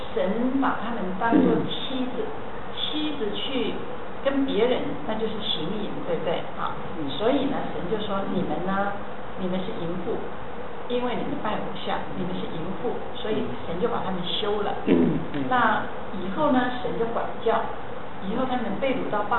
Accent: China; 我们中国人，我们又可以叫华人，又可以叫唐人，又可以叫汉人

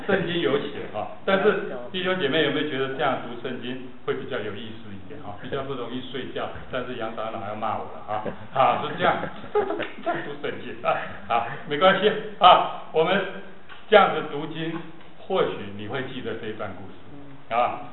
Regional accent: Taiwan; 但是我在台湾长大的，台湾很多偶像，对不对？

